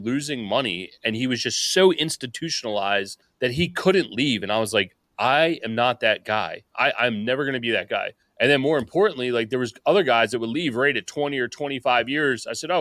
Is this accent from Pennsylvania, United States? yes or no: yes; Pennsylvania, United States; We grew up outside of Philadelphia.